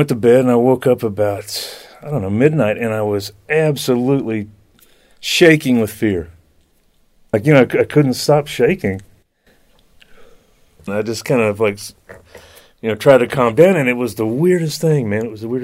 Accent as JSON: {"language": "English", "town": "Dallas", "region": "Texas", "country": "United States", "tie": "born or raised there", "said": "an artist here in Dallas, Texas, and I grew up in Dallas."}